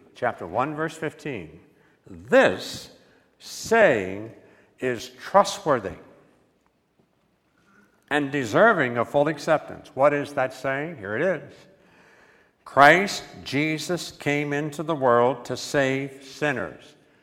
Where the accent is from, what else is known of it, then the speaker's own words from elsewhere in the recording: West Virginia, United States; I'm from West Virginia. I never seen nothing quite that big before.